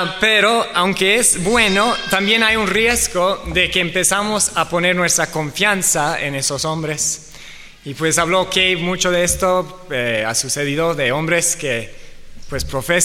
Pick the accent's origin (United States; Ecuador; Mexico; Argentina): Mexico; yo crecí aquí en México, aquí con mis papás de misioneros